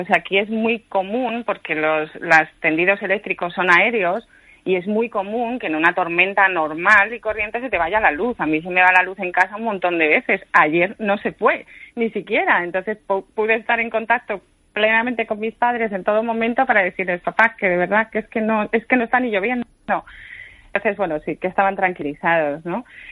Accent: Villalba, Community of Madrid, Spain; moved away; Soy de Madrid, de un pueblo de la Comunidad de Madrid, de Villalba, y deseando volver a España todos los días.

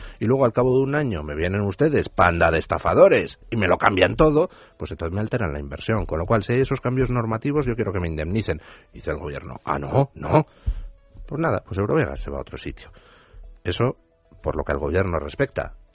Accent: Spain; somos los españoles de a pie

